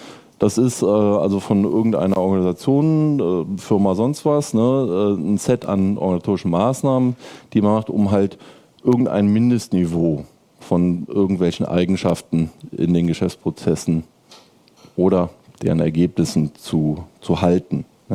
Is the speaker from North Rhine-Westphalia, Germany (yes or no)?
yes; Cologne, North Rhine-Westphalia, Germany; ich komme aus Köln